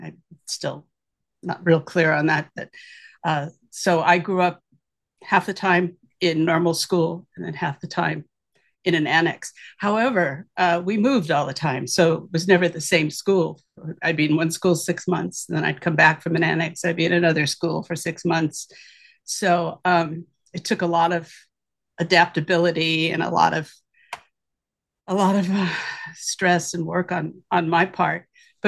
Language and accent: English; Geneva, Illinois, United States; born there; Well, I was born in 1949 in Geneva, Illinois.